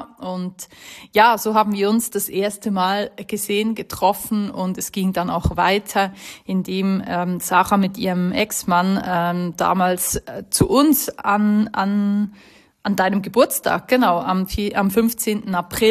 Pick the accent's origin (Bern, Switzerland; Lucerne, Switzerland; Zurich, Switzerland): Bern, Switzerland; bin ich zurück nach Bern in mein altes Kinderzimmer, da wo ich aufgewachsen bin.